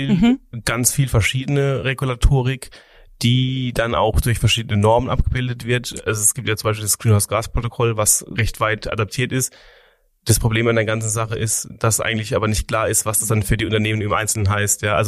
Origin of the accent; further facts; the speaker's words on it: Rhineland-Palatinate, Germany; also born or lived in Istanbul, Turkey; ich bin auch aufgewachsen hier in der Nähe von Kaiserslautern, also nicht schon in der Südpfalz, aber jetzt nicht sehr weit weg.